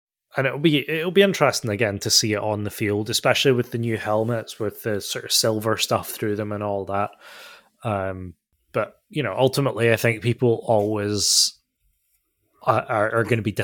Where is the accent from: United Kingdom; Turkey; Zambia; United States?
United Kingdom; It's the thing that I find odd as a British fan is the fact that they don't bother trying to make a new one every year.